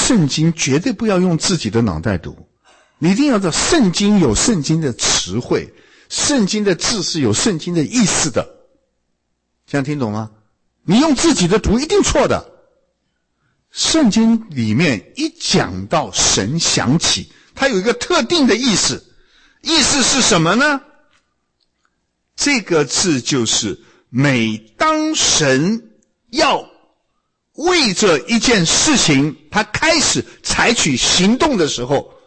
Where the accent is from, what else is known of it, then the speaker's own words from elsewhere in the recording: China; 哎，我们中国人，你如果杀我一个人怎么样？我杀你全家，对不对？